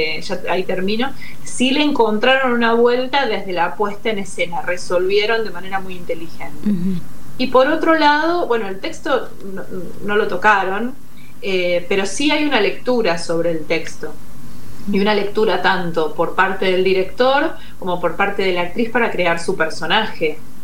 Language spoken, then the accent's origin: Spanish; Lanús, Buenos Aires Province, Argentina; Yo crecí en un barrio en Lanús